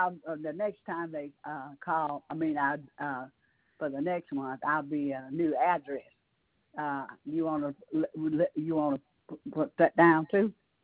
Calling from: Douglasville, Georgia, United States; Okay, they're closed, and I'm calling from Douglasville.

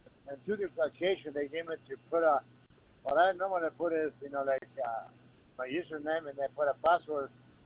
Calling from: North Dakota, United States; I'm calling from North Dakota.

